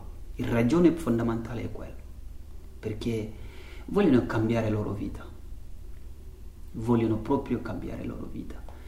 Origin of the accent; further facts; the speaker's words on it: Tambacounda, Senegal; Italian is a second language; vengo dal Senegal. Sono nato in Senegal, sono cresciuto in Senegal. Il mio regione si chiama Tambacounda, ma noi abitiamo un villaggio che si chiama Janna.